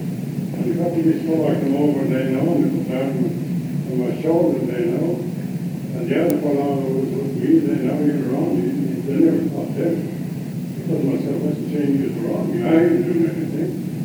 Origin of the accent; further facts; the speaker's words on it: Italy; English is a second language; moved away as an adult; now in Canada; yeah, I came from Italy, you see. I didn't have no identification. Started to show I was an Italian, you know